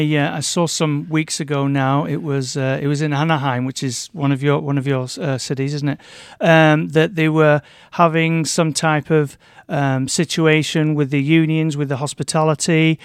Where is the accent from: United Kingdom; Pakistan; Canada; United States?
United Kingdom; England; because obviously I'm from England, not from America.